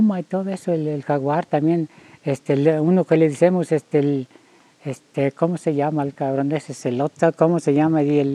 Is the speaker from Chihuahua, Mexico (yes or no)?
no; Quila, Sinaloa, Mexico; yo allí donde soy de Quila, allí siembro, sembrar maíz